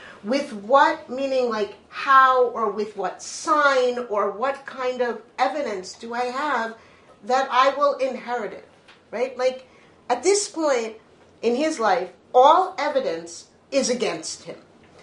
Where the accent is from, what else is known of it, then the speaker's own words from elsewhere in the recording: Teaneck, New Jersey, United States; I grew up in Teaneck, New Jersey, which was, before it was Teaneck, was like quintessential suburbia. I was the only one who was bilingual